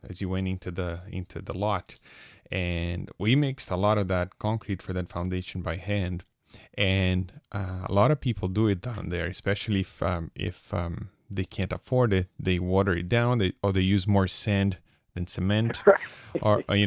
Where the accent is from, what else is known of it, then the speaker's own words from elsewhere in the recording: Brazil; I grew up in Brazil, as you know